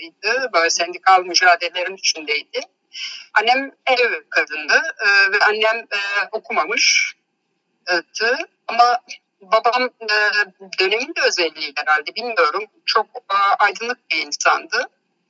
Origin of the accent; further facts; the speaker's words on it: Diyarbakır, Diyarbakır Province, Turkey; born there; ben Diyarbakır doğumluyum. Diyarbakır Sur'da doğdum. 1964 yılında Sur'da Melikahmet'te bir tarihi evde doğdum. Benim babam da Diyarbakır doğumlu ama babamın babası Irak Kürdistan'ından göçmüşler bu tarafa